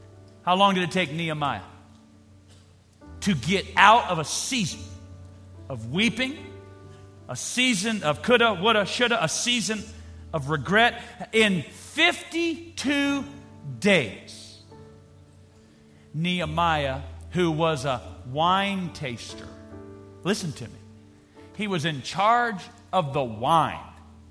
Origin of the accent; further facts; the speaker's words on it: Louisiana, United States; I know, I'm from Louisiana.